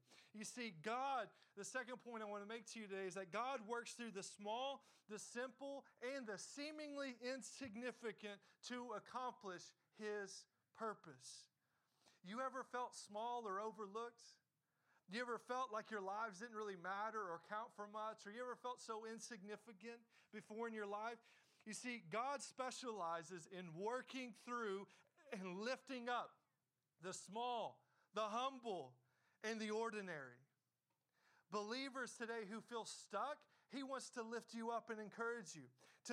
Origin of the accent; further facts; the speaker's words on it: Olive Hill, Kentucky, United States; Oftentimes, if you were to say, hey, I live in Grayson, Kentucky, or as me growing up, I said, I was raised in Olive Hill.